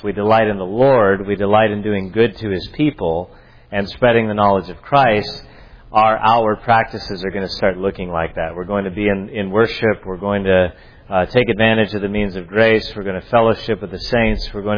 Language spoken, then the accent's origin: English; California, United States; I am from California. I am from another country.